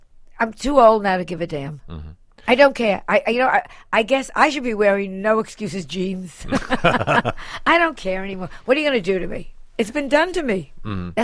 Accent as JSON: {"language": "English", "town": "Larchmont", "region": "New York", "country": "United States", "said": "Well, you know, I'm a girl from Larchmont."}